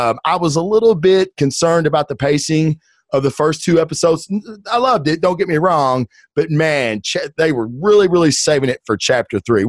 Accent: the South, United States; I'm from the South. So growing up, every household had one of these.

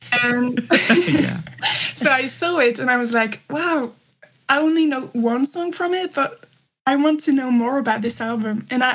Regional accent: France; I'm from France and I love … of course.

